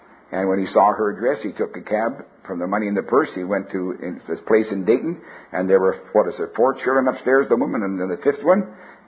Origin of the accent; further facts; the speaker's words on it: Canada; I'm a Canadian, know that.